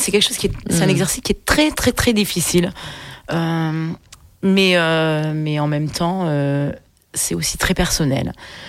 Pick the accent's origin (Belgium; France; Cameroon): France; Je suis française, donc c'est français.